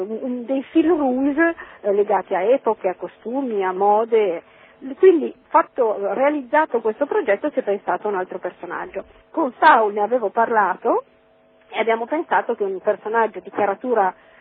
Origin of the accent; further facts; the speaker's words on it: Piedmont, Italy; da piemontese ve lo posso dire, in un angolo abbastanza sperduto della provincia di Cuneo, che neanche i piemontesi conoscono.